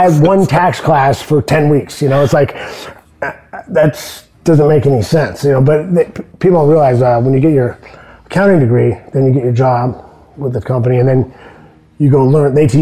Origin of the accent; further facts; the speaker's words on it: Santa Barbara, California, United States; I grew up in Santa Barbara, California.